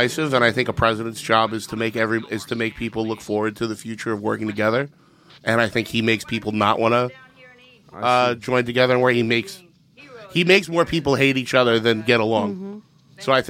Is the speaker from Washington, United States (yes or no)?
no; New Jersey, United States; Well, I mean, I'm from Jersey, so when I watch Sopranos, I'm like, yeah, those are people I grew up around.